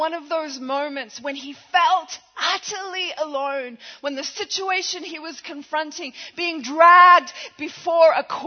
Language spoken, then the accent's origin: English; Australia; I am Australian. We tend to speak a little harsher.